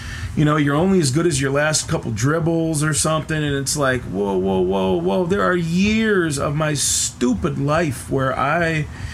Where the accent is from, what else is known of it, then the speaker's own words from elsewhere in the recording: Michigan, United States; moved away as an adult; also born or lived in Alaska / Minneapolis; now in Portland, United States; I am from Michigan. I grew up there. I moved west when I was a kid to Oregon when I was 19 to be a snowboarder.